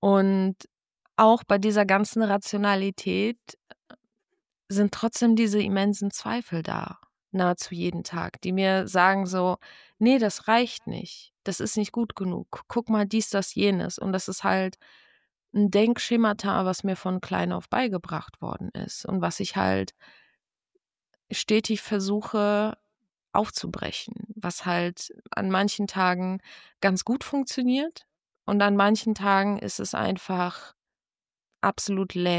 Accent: Mainz, Rhineland-Palatinate, Germany; also born or lived in Poland; ich bin ja als Kind in Polen geboren und mit meinen Eltern hierher gekommen, weil mein Vater einen Job bekommen hat, angeboten bekommen hat und wir nach Mainz gezogen sind.

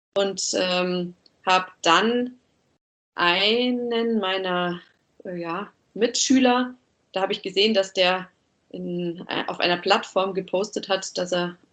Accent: Miesbach, Bavaria, Germany; born or raised there

